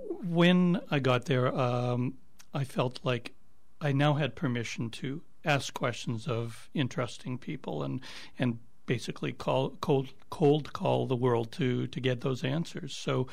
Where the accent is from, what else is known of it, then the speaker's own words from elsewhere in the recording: Winnipeg, Manitoba, Canada; And so I started freelancing at CBC Radio in Winnipeg, which is my hometown.